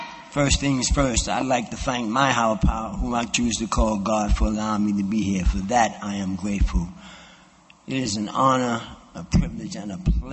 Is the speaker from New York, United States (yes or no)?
yes; New York City, New York, United States; I grew up in Brownsville in Brooklyn, and Brownsville in Brooklyn was a very hard, rough neighborhood